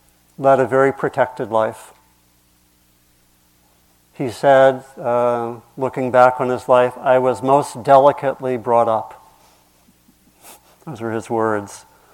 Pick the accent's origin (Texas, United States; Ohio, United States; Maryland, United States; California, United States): Maryland, United States; And where I grew up was in Maryland, and I was also, something didn't sit right.